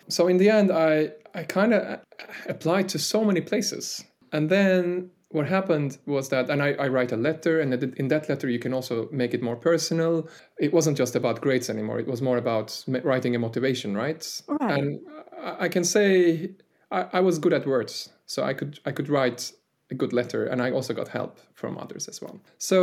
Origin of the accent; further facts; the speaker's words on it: Istanbul, Turkey; I was born and raised in Istanbul. Yeah, that's northwest part of Turkey.